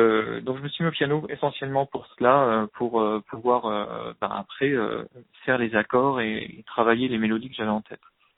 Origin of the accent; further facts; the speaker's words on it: Metz, Grand Est, France; now in Paris, France; puisque je suis de province, je suis originaire de Metz en Moselle.